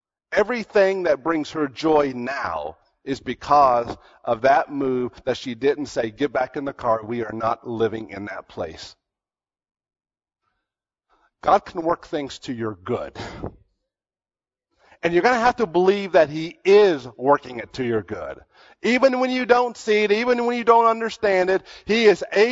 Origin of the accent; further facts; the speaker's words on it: North Carolina, United States; also born or lived in Pennsylvania; We lived in Pennsylvania. I was born in Pennsylvania. And we moved to North Carolina a month after I turned 6.